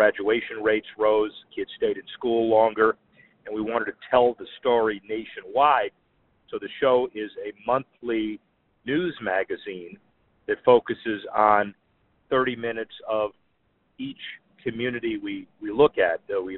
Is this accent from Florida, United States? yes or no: yes; Miami, Florida, United States; to help build sports facilities in my hometown in Miami.